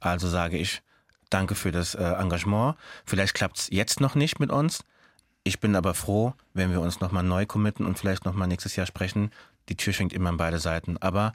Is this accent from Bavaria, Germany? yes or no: no; Frankfurt, Hesse, Germany; Es ist eine Ehre, hier zu sein, als Frankfurter Bub bei dir zu sein.